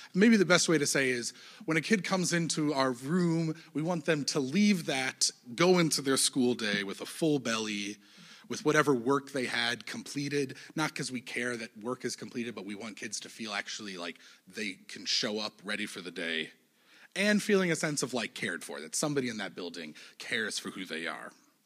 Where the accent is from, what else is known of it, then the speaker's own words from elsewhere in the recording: Evanston, Illinois, United States; It brought up memories of me growing up in Evanston.